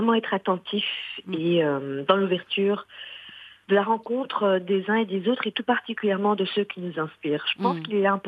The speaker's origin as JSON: {"language": "French", "country": "Morocco", "said": "Dans mon pays d'origine que j'aime tellement, le Maroc."}